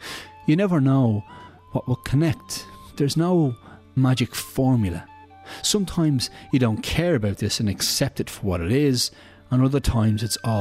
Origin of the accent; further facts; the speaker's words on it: Dublin, Leinster, Ireland; moved away as an adult; I moved from my hometown of Dublin, like so many, in a sort of economic exile.